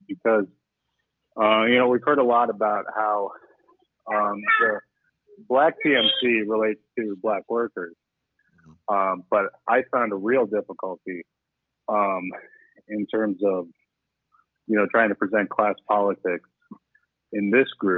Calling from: Austin, Texas, United States; I'm calling from Austin.

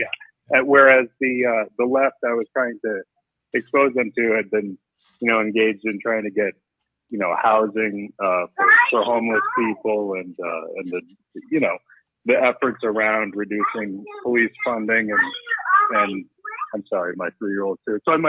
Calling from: Austin, Texas, United States; I'm calling from Austin.

